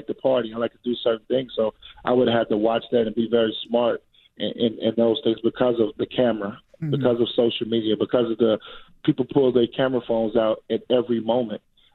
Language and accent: English; Chicago, Illinois, United States; I'm a kid from Chicago. I know Isaiah very well.